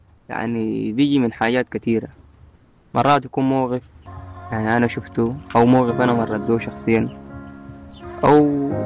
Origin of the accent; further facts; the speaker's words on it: Omdurman, Khartoum, Sudan; من أم درمان